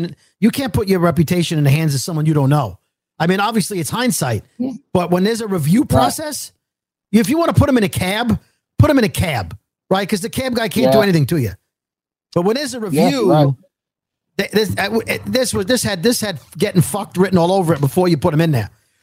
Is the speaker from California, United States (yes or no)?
no; Brooklyn, New York, United States; I say this as a guy from Brooklyn with a similar accent.